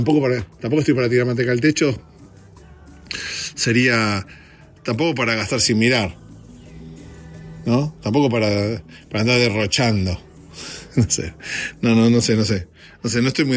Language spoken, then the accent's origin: Spanish; Argentina; now in United States; tanto en mi país, en Argentina, acá con los demócratas y los republicanos